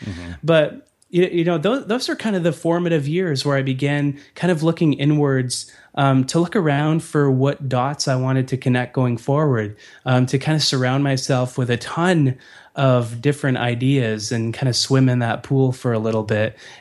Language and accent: English; Red Deer, Alberta, Canada; born there; I was born in Red Deer. It's like 2 hours away, dude.